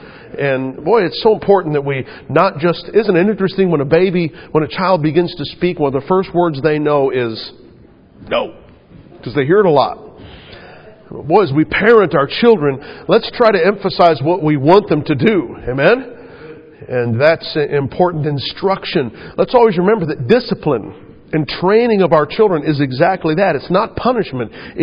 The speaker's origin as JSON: {"language": "English", "country": "United States", "said": "And I, as an American, it's just, boy, it just makes me grit my teeth."}